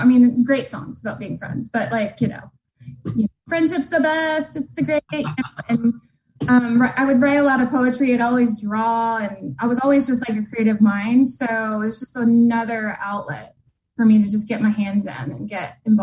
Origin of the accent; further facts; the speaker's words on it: Monterey, California, United States; born there; I was born in Monterey, the daughter of a Marine, proud daughter of a United States Marine.